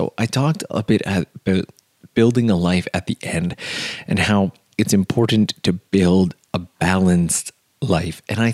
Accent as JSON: {"language": "English", "country": "Canada", "lives_now": "Japan", "said": "Like, I'm from Canada, so it gets dark fairly late thanks to daylight savings time, but here in Japan"}